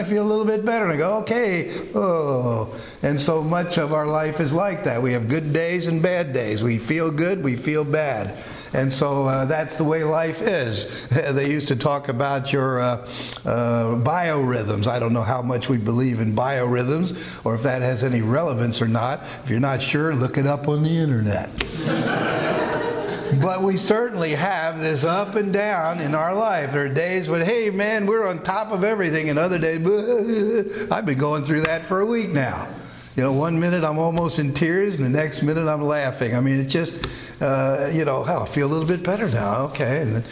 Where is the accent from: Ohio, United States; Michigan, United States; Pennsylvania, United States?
Pennsylvania, United States; moved away; That's where I was born. I moved from Pennsylvania a long time ago, but I'm certainly from my home, Pennsylvania.